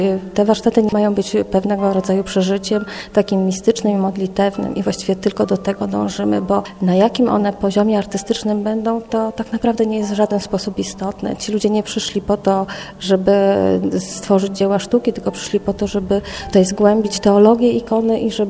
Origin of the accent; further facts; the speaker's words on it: Łódź, Łódź Voivodeship, Poland; pochodzę z Łodzi i przyjechałam tutaj prowadzić warsztaty ikony